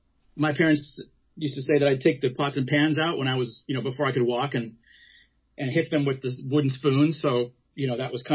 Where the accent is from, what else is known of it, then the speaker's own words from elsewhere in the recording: Riverside, California, United States; I was raised in Riverside, California